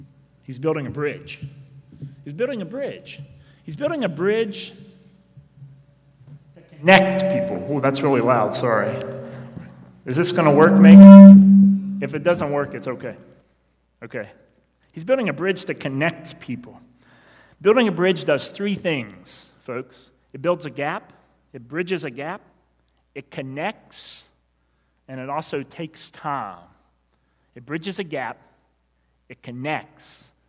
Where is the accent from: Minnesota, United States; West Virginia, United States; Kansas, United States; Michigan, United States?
West Virginia, United States; Petersburg; There's also a bridge in Petersburg, my hometown.